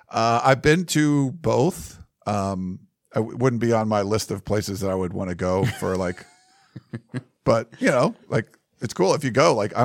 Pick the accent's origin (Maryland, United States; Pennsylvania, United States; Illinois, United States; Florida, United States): Pennsylvania, United States; I grew up in Western Pennsylvania, but Penn State's like in the middle of nowhere.